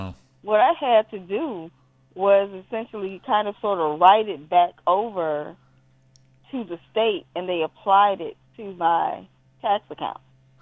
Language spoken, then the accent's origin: English; Chicago, Illinois, United States; Everyone knew I was the girl from Chicago who sold the weed.